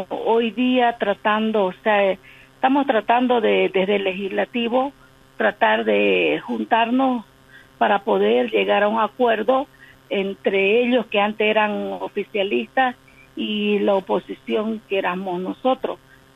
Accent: Bolivia; Nos interesa mucho como bolivianos

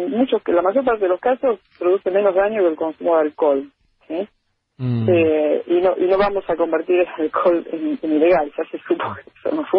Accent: Argentina; somos de Argentina.

